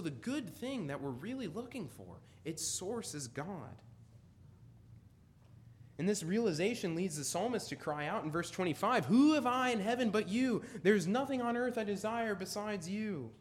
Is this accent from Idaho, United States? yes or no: yes; Boise, Idaho, United States; now in San Diego, United States; or from my hometown of Boise, Idaho, that I'm moving to San Diego